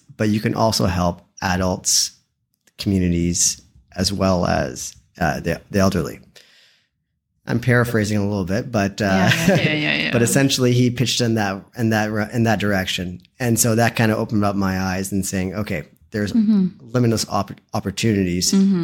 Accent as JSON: {"language": "English", "region": "British Columbia", "country": "Canada", "tie": "born or raised there", "said": "I was born and raised in the Fraser East. So Hope wasn't something that was far from me. You know, I grew up from Abbotsford, Chilliwack, Agassiz, and Hope."}